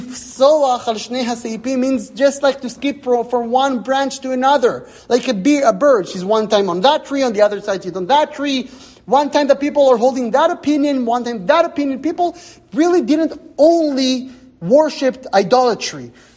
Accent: Canada; We're also Jewish, but we're also Canadian, and we're also Western, and we're also this

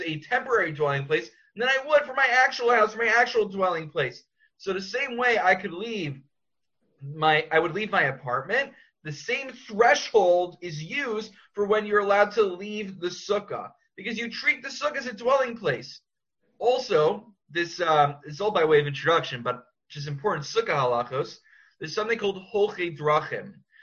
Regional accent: Far Rockaway, New York, United States; However, I grew up in Far Rockaway in Queens, which was in Bayswater

